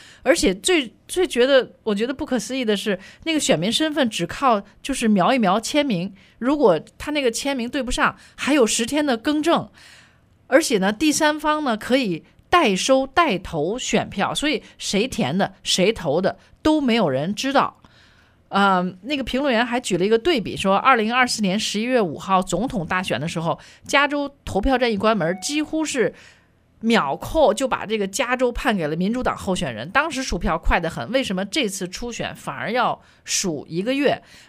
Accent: Australia; now in United States; 其实我作为一个澳洲人哈，我是特别的不能理解哈

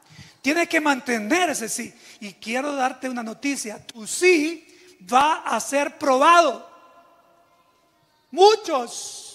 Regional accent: El Salvador; now in United States; Yo soñaba con ir a algunos conciertos en mi país, El Salvador, que solamente lo pude hacer aquí en Estados Unidos.

